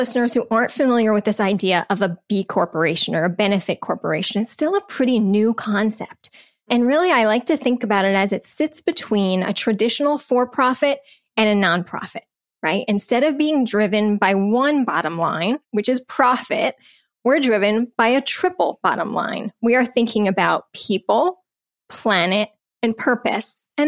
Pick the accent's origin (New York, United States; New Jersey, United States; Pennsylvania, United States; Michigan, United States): New Jersey, United States; So Steve, I grew up in Northern New Jersey. My mom was an elementary school teacher. My dad was a small business owner.